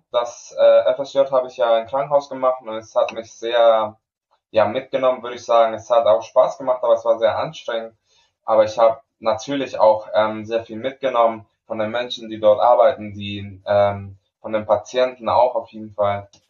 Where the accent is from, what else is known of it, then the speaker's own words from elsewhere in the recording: Canary Islands, Spain; moved away; Ich bin auf Gran Canaria aufgewachsen. Meine Mutter ist Spanierin, mein Vater ist Nigerianer